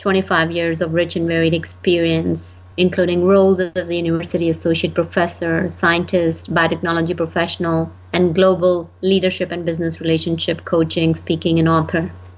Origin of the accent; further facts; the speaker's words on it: India; moved away as an adult; now in United States; My cultural background is I come from India, and U.S. has been my home for more than my lifespan in India. So U.S. has become home.